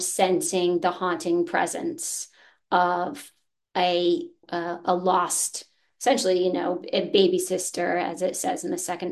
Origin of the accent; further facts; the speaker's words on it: Massachusetts, United States; I grew up outside Boston, so I grew up in the northeastern United States, but my parents' families are located in the South